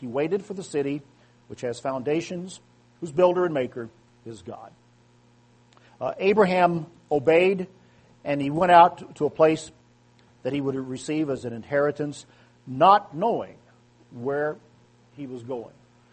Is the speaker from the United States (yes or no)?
yes; Missouri, United States; Every time I go back to my hometown and I cross the river out of Missouri into Illinois and begin to move away from it